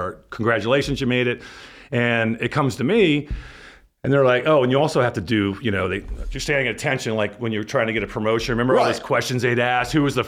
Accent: Gaithersburg, Maryland, United States; I grew up in Gaithersburg, Maryland. So, you know, if you're not familiar, it's about 20 miles north of D.C.

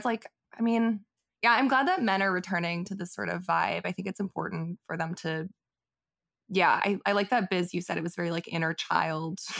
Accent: Texas, United States; for me, growing up in Texas, especially South Texas, in the early 2000s, like Dallas vibes, like South Dallas jigging and D-Town boogie was really dominant.

